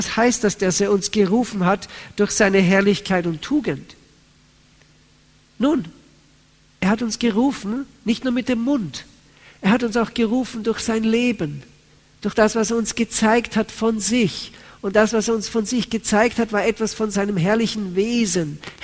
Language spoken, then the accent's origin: German; Austria; Das war bei uns so üblich in Österreich, wo ich herkomme.